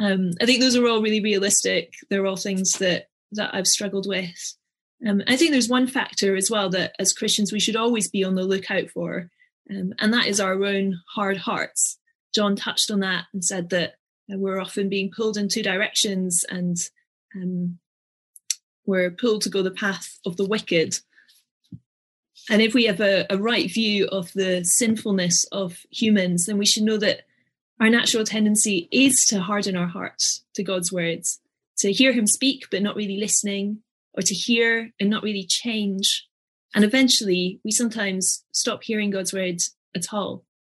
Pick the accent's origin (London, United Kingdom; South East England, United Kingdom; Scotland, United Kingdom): Scotland, United Kingdom; It's a Highland cow because I'm Scottish.